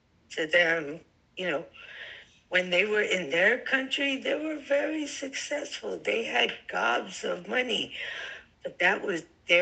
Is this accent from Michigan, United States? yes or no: no; New York, United States; I'm a New Yorker. We're mean.